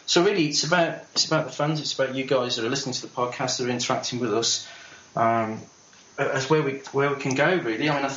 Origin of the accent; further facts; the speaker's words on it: United Kingdom; Obviously we're about the Penguins, we're British, put those two things together.